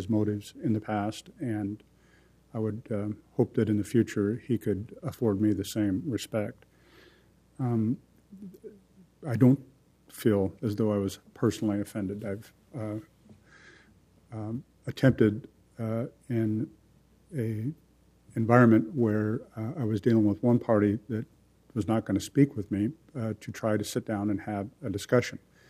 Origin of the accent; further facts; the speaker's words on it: Portland, Oregon, United States; It symbolizes a lot to me of what it was for me growing up in Portland and what it continues to be for the young generation that will grow up here